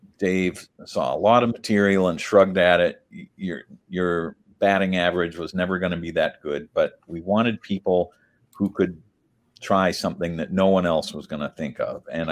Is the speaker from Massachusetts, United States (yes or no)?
yes; Massachusetts, United States; when I got the application for Harvard, I was stunned to find out that Harvard was in my home state.